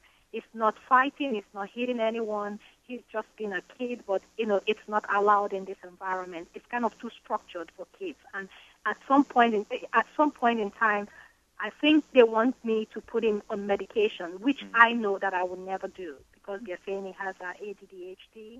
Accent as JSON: {"language": "English", "country": "Nigeria", "tie": "born or raised there", "moved": "yes", "said": "because I was raised in Nigeria, and in the society there, when kids are at a certain age, you know, much younger age, we do more of playing than learning."}